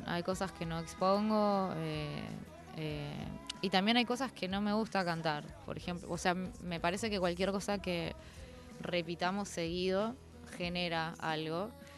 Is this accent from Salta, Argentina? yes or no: no; Tierra del Fuego, Argentina; also born or lived in Buenos Aires; yo es como que me siento un poco fueguina y me siento un poco porteña, o sea, de las dos cosas.